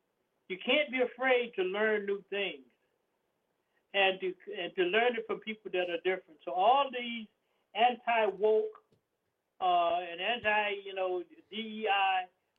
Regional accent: the South, United States; I mean, I'm a Southerner too, but I see history differently than maybe a white person would

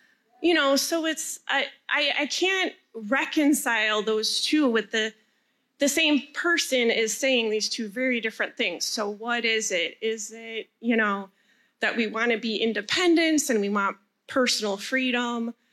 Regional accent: Milwaukee, Wisconsin, United States; I'm from Bayview in Milwaukee.

